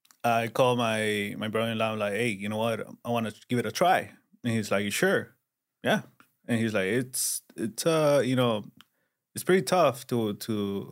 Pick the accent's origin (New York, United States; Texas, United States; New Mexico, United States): Texas, United States; Garland; From Garland, Texas.